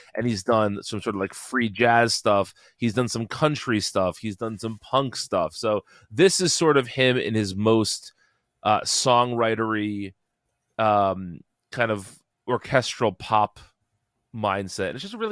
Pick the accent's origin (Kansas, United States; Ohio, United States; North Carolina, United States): North Carolina, United States; Yeah, I grew up about 5 minutes from the studio where that was recorded